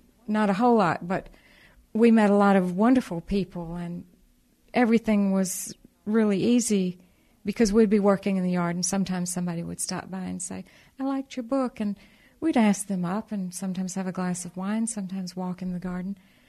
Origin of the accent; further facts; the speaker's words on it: Georgia, United States; But even as a child growing up in Georgia, I always had an attraction toward Europe.